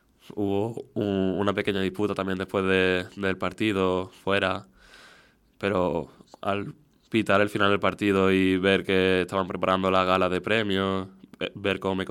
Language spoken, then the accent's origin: Spanish; Lucena, Andalusia, Spain; now in United States; Pues yo cuento, de hecho yo digo que soy de España, soy de un pueblo de aquí de Córdoba, de Lucena.